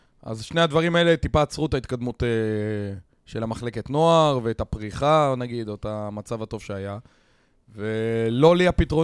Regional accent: Holon, Tel Aviv District, Israel; גם בתור מאמן וגם בתור חולוני

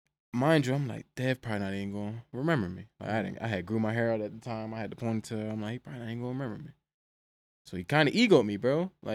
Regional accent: Camden, New Jersey, United States; I'm like, yo, bro, I'm from Jersey. Like, what part? I'm like, Camden.

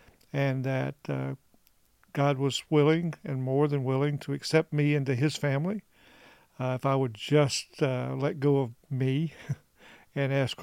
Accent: South Carolina, United States; also born or lived in South Dakota; I grew up in South Carolina. We were looking for that next location, and back in the old days, we had real maps, not a phone, and so I flipped the page, and the next page, it was South Dakota.

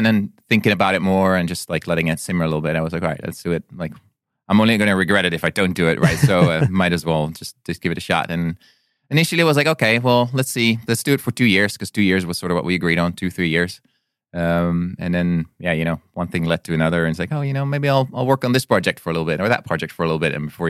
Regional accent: Netherlands; now in United States; I grew up in Europe. I'm from the Netherlands. I did my PhD in the Netherlands. I studied in Sweden for a year.

